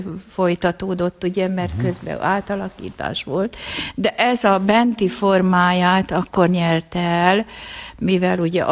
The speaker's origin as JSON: {"language": "Hungarian", "town": "Rimóc", "region": "Nógrád", "country": "Hungary", "moved": "yes", "said": "Én eredetileg Rimócról jöttem ide, de már 43 éve"}